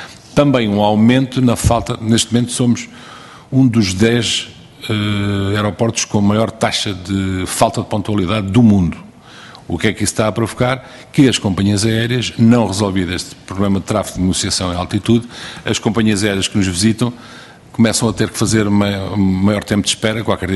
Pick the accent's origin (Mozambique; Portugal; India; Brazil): Portugal; Beja; vamos ter aqui uma grande alegria na minha terra, que eu sou de Beja